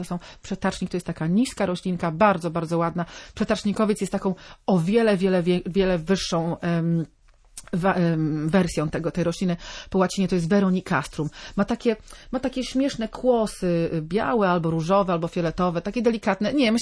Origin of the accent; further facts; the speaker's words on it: Pomeranian Voivodeship, Poland; jak to się mówi u nas na Kaszubach, przyszła ściółka. I to była ściółka z kompostowni od nas, z Szadułek.